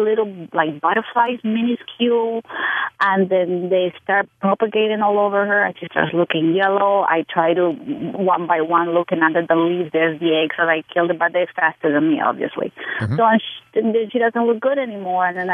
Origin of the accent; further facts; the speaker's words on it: Peru; I'm from Peru and we grow this plant.